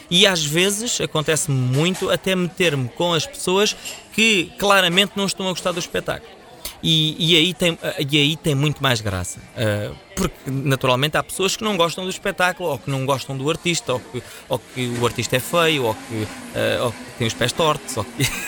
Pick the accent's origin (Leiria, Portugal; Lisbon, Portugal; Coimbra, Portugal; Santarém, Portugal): Leiria, Portugal; Alcobaça; Eu sou de Alcobaça e naturalmente que há contas a fazer